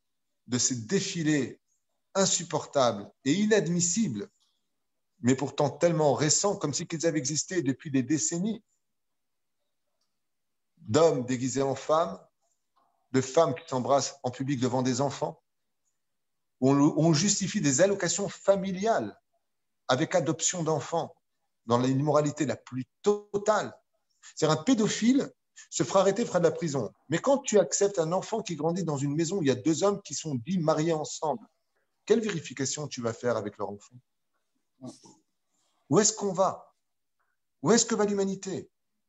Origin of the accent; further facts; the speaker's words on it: Tunisia; je suis tunisien